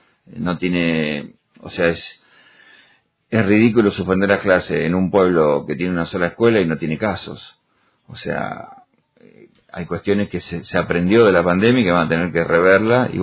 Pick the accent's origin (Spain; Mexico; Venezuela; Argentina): Argentina; Entonces, no somos inmortales los argentinos y tenemos que tener cuidado